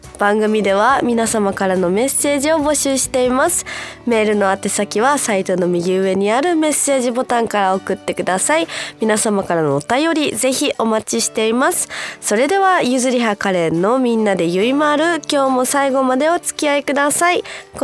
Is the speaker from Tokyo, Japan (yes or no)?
no; Okinawa, Japan; やっぱ沖縄生まれ沖縄育ちだからね、雪に触れ合う機会がないので、